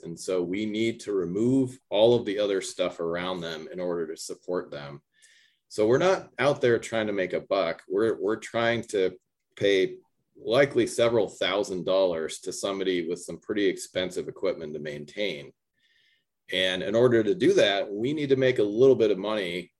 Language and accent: English; New Hampshire, United States; also born or lived in Maine; I grew up in New Hampshire and Maine and spent plenty of time in Vermont.